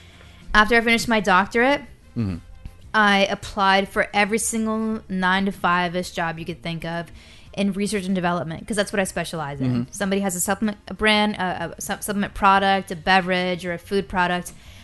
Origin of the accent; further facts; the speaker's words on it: Connecticut, United States; I'm from Connecticut originally